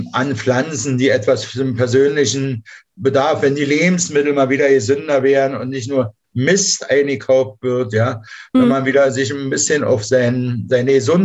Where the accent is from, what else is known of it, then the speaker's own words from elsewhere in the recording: Berlin, Germany; ich bin in Pankow groß geworden, in so einem Neubau oder wie sagt man heute, Betongebieten, ja.